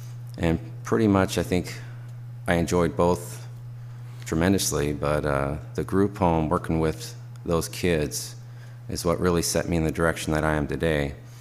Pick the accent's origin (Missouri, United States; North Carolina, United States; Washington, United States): Washington, United States; Parkland; I grew up in Parkland, Washington, which is the Tacoma area